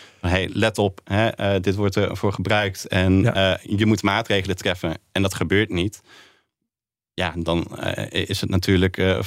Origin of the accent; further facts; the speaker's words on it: North Brabant, Netherlands; ik kom uit Brabant, dus dan kan ik dat zeggen natuurlijk.